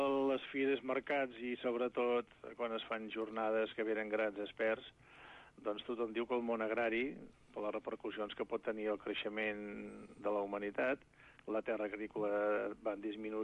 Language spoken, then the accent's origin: Catalan; Girona, Catalonia, Spain; jo també soc gironí i també tinc el meu punt, doncs a Girona